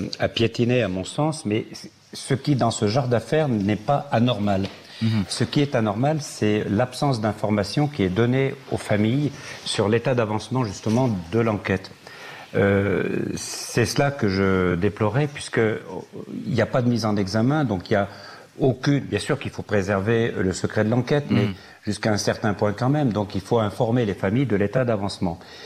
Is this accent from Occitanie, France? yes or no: no; Grenoble, Auvergne-Rhône-Alpes, France; Moi, je suis de Grenoble.